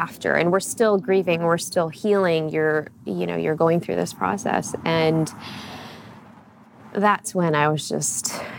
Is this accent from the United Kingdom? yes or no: no; Chicago, Illinois, United States; born and raised in Chicago, right in the city.